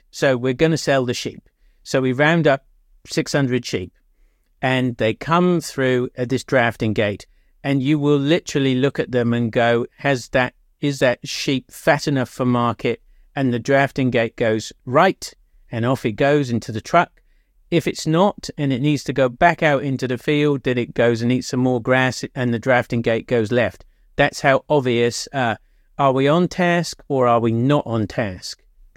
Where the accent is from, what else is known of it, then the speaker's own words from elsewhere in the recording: England, United Kingdom; because I'm English